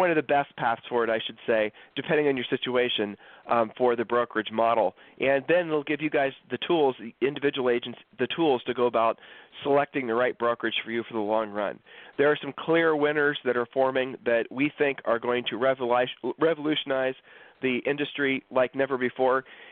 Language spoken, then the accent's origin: English; Columbus, Ohio, United States; We grew up in Columbus, Ohio, the winter was always full of horrible weather and snow and clouds.